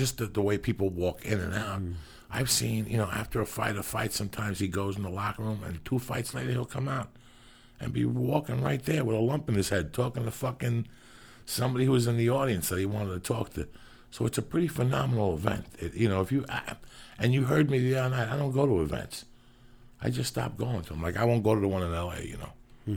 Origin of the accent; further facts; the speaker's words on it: Cuba; moved away; Since I came from Cuba, there were men wrestling on TV.